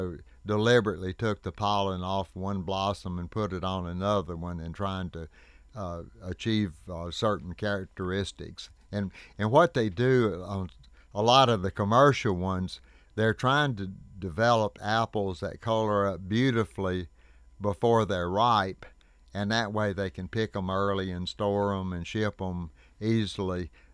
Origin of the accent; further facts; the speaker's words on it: North Carolina, United States; I grew up in Idle County, and that's near the county seat there, Statesville.